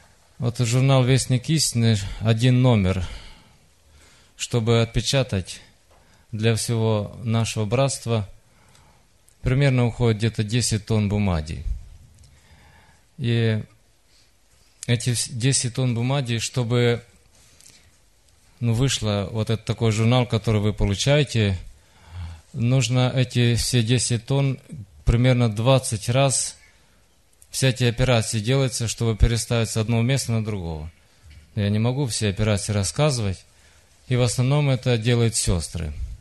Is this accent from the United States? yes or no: no; Moldova